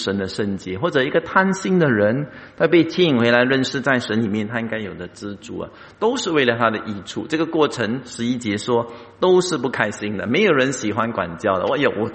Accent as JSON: {"language": "Chinese", "country": "Singapore", "said": "因为我们新加坡人跑 2.4 公里都平均10分钟之内要跑完它都不容易"}